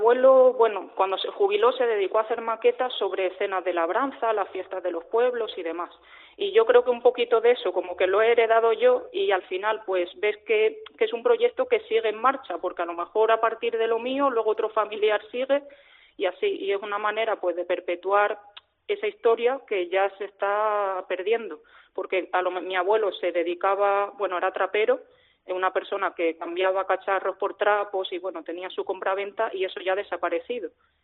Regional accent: Cádiz, Andalusia, Spain; now in Valladolid, Spain; yo al final estoy afincada en Valladolid, mi familia es de aquí, pero realmente, por el acento a lo mejor se me notará, soy de Cádiz.

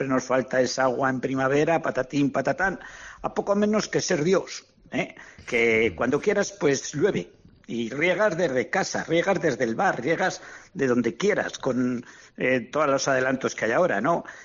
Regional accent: Sesma, Navarre, Spain; de mi pueblo, de SESMA. Un pueblo sin futuro, un pueblo de toda vida sin secano.

